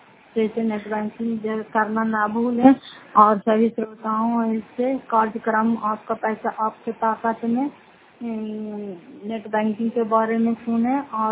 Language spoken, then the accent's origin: Hindi; Fatehpur, Bihar, India; घर फतेहपुर पंचायत मकौटा जिला नालंदा क्राय पसरा की निवासी हूँ।